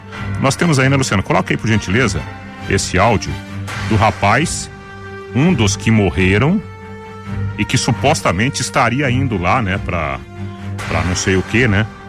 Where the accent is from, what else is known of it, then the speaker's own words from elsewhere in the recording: Jataizinho, Paraná, Brazil; Alô, minha querida Jataizinho, né? Minha terra natal. Ô, oh, saudade lá da roça, né?